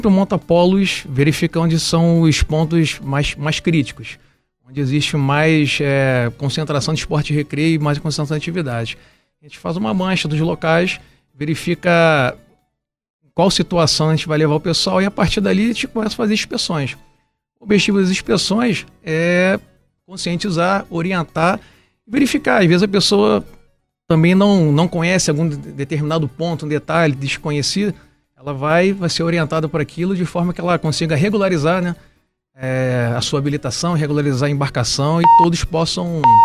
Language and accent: Portuguese; Rio de Janeiro, Brazil; now in Rio Grande, Brazil; Eu sou carioca, né? Cheguei há pouco tempo, como você falou, assumi agora 6 de janeiro. É a primeira vez que efetivamente eu trabalho, sirvo aqui em Rio Grande.